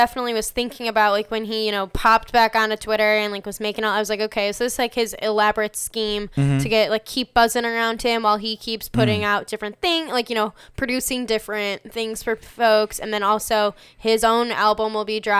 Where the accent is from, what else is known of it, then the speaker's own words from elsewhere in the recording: Chicago, Illinois, United States; accent: Chicago; And notice my Chicago accent